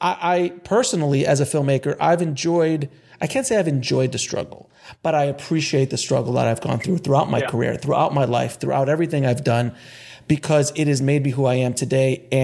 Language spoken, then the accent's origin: English; Queens, New York, United States; I mean, I was raised in Jamaica, Queens. You know, lived in an apartment. It was probably, I think, 500 square feet